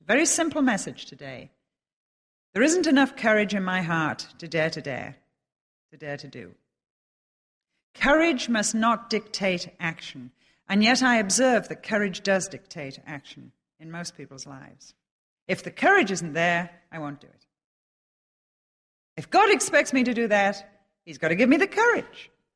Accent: England, United Kingdom; And we're English, which makes us reticent.

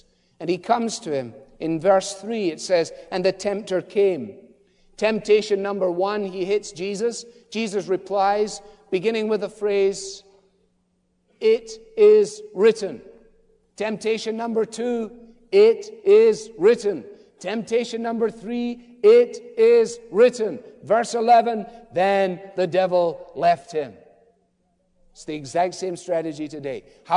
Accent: Scotland, United Kingdom; Hey, I'm Scottish. I love free things.

